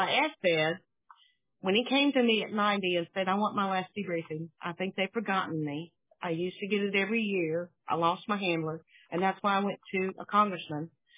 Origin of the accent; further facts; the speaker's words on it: Jacksonville, Florida, United States; born there; That's why I was born in the Naval Air Station base in Jacksonville.